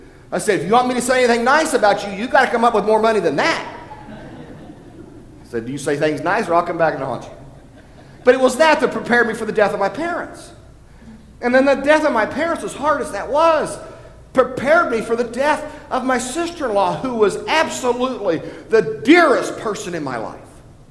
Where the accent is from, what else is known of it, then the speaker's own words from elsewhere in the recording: Franklin, United States; I was raised in a black neighborhood over on Pratt Street here in Franklin. I was a brat from Pratt. We were the only white people on the block.